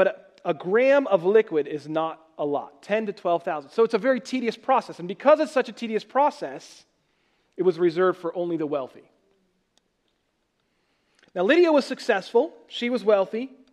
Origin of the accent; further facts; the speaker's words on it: United States; If you know anything about grams, I know we're American here.